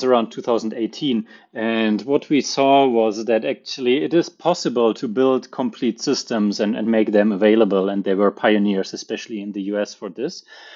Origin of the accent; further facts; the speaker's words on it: North Rhine-Westphalia, Germany; English is a second language; also born or lived in Munich; So I'm originally from Germany, the western part. I grew up north of Cologne.